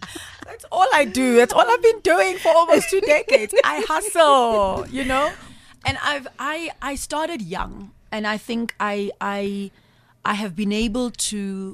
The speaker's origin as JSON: {"language": "English", "town": "Umlazi", "region": "KwaZulu-Natal", "country": "South Africa", "said": "my story is that I'm a young girl from Natal. I'm from Mlazi, and I had dreams."}